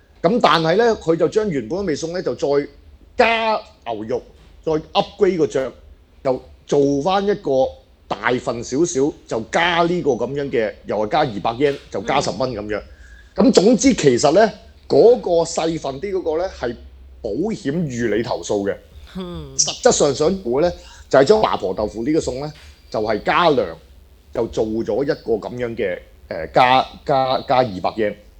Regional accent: Hong Kong; 即係如果我作為香港人。

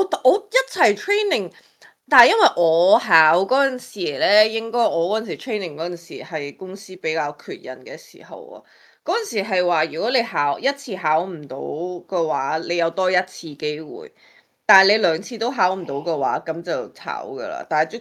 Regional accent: Hong Kong; 我哋香港人写嗰啲 cover letter 通常简单啲

